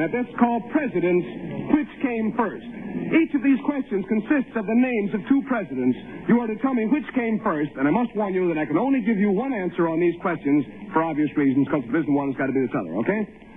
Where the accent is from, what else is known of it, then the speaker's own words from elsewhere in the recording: Maryland, United States; Goucher is in Maryland, my home state. Goodness, I run around with Goucher girls as a kid.